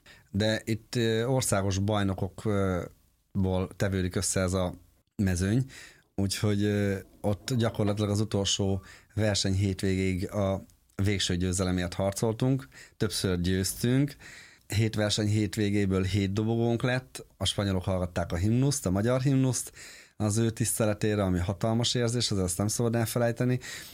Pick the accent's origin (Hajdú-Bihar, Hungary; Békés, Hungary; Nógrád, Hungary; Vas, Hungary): Hajdú-Bihar, Hungary; a Hortobágy pereméről, hogy úgy mondjam, mert ugye mi onnan származunk, Kelet-Magyarországról.